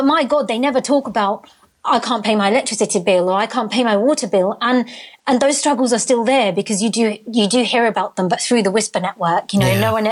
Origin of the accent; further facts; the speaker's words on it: Tower Hamlets, London, United Kingdom; I grew up in Tower Hamlets, which is one of the UK's worst areas for child poverty.